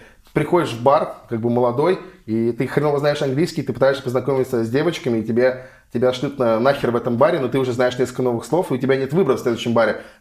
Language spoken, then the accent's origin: Russian; Moscow, Russia; Я сам из Москвы, мама, папа инженера.